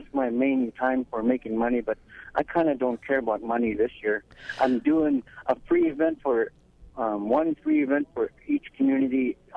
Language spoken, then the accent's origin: English; Bethel, United States; Happy people in beautiful downtown Bethel. This is my hometown. I'm born and raised here.